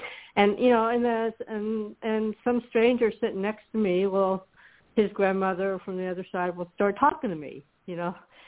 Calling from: Florida, United States; in Florida.

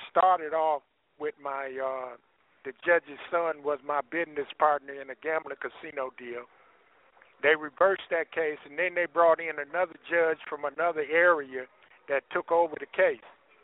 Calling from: Forest City, Arkansas, United States; I'm calling from Forest City Medium in Forest City, Arkansas.

